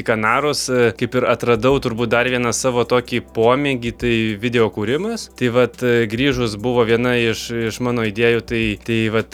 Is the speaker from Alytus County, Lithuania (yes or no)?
yes; Alytus, Alytus County, Lithuania; Na, pirmiausia, gimiau Alytuje ir čia baigiau mokyklą